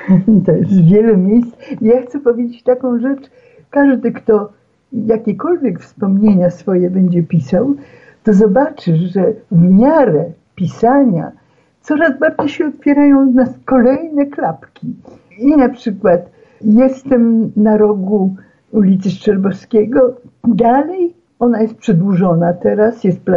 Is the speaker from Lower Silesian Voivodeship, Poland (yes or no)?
no; Lublin, Lublin Voivodeship, Poland; Nie urodziłam się w Lublinie, miałam 2 lata, jak tutaj przyjechałam, no ale ponieważ tu wszystko jest moje